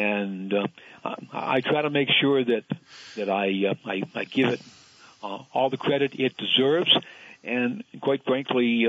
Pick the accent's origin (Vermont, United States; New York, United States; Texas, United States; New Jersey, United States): Vermont, United States; Vernon; I mean, my hometown of Vernon was basically untouched, but part of Brattleboro's downtown was underwater.